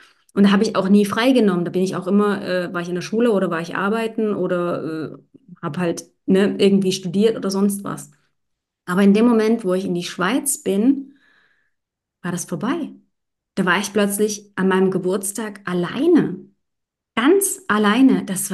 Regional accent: Dresden, Saxony, Germany; Oh doch, das war bei uns in Dresden, wo ich aufgewachsen bin, war das gang und gäbe.

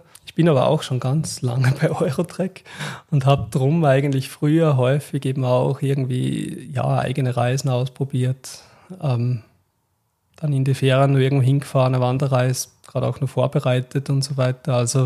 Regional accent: Austria; ich bin ursprünglich aus Österreich

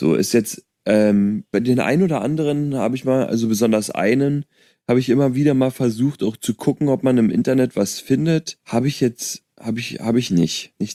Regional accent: Berlin, Germany; Eine Berlin-Doku, wo ich groß geworden bin.

